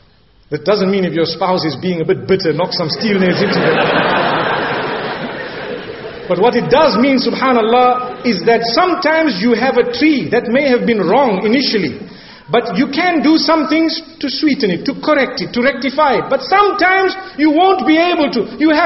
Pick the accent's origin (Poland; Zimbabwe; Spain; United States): Zimbabwe; Luckily, I come from Zimbabwe. One thing that grows there properly, avocados.